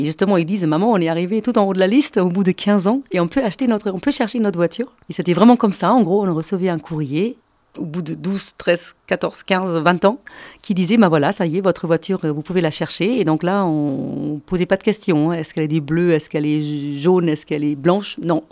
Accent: Berlin, Germany; j'ai grandi à Berlin-Est et j'avais 18 ans quand le mur est tombé.

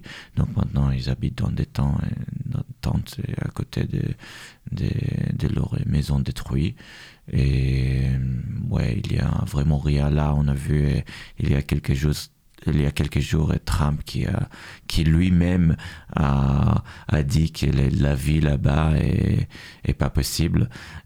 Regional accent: Tel Aviv, Tel Aviv District, Israel; moi, je suis juif de la Palestine, et je viens de Tel Aviv

